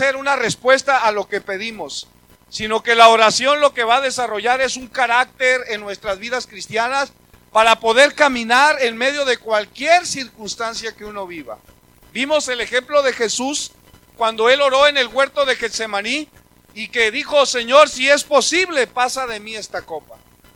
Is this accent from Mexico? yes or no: yes; Mexico; qué tan desconfiados somos los mexicanos